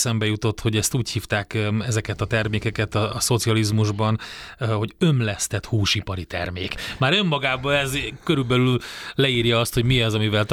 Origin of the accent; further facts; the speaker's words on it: Vojvodina, Serbia; ott a délvidéken, onnan én származom